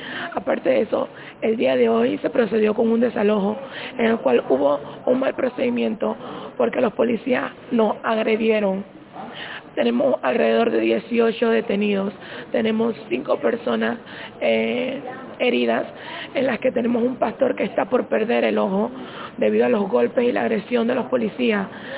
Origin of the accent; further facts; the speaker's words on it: Panama; también somos panameños y tenemos derecho a tener una vivienda digna.